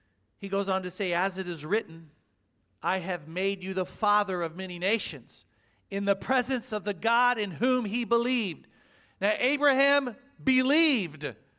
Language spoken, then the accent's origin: English; Oklahoma, United States; accent: Oklahoma; There's my Oklahoma accent